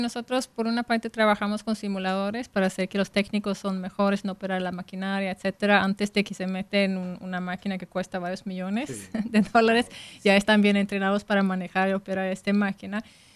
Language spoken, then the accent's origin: Spanish; Sweden; yo vengo de Suecia, ¿no?